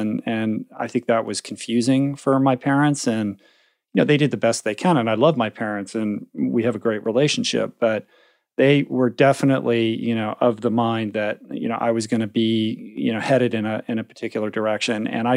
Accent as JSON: {"language": "English", "town": "Bethesda", "region": "Maryland", "country": "United States", "tie": "born or raised there", "said": "I grew up in Bethesda, just outside Washington."}